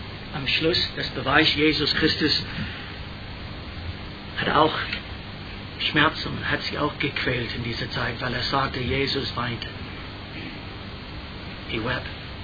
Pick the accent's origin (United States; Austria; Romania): United States; German is a second language; Und ich glaube, als Amerikaner, also die Ferne hat nichts damit zu tun